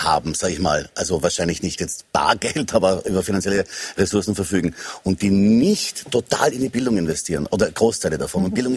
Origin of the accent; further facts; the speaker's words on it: Graz, Styria, Austria; Ich komme aus Graz. Ich komme aus einer Siedlung, die in Graz sehr verrufen war, die wirklich bildungsfern gewesen ist.